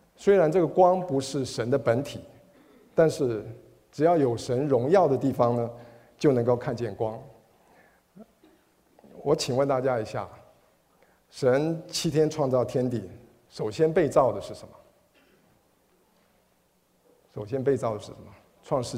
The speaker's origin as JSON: {"language": "Chinese", "country": "China", "said": "我们中国人是非常注重家庭教育的"}